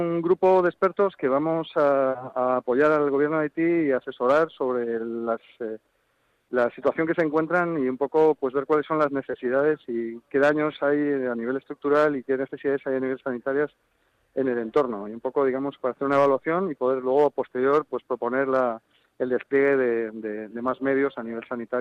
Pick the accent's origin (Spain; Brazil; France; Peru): Spain; Madrid, Community of Madrid; now in Collado Villalba, Spain; yo vivo ahora actualmente en Collado Villalba. Ajá. Pero vamos, yo he nacido en Madrid y vamos, soy madrileño de totalmente, de toda la vida, como quien dice.